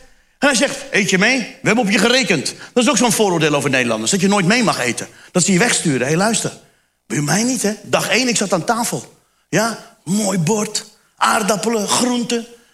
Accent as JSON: {"language": "Dutch", "country": "Turkey", "said": "Ik zeg, ik ben Turks."}